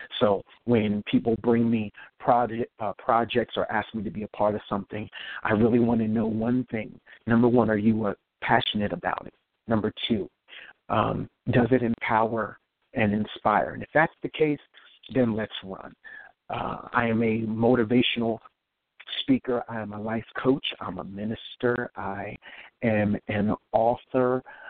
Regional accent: Pottstown, Pennsylvania, United States; Well, I grew up in Pottstown, Pennsylvania, a small little town outside of Philadelphia, Pennsylvania.

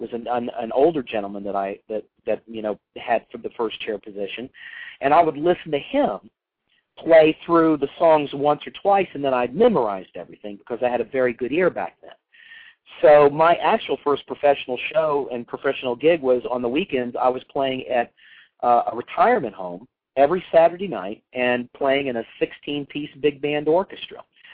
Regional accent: Roanoke, Virginia, United States; I grew up right outside of Roanoke, Virginia.

